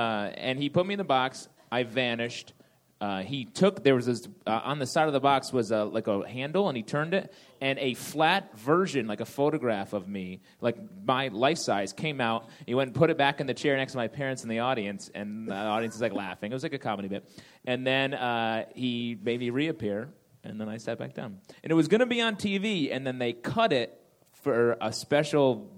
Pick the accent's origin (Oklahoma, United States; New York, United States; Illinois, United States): New York, United States; Syracuse; When I was five, I grew up in Syracuse.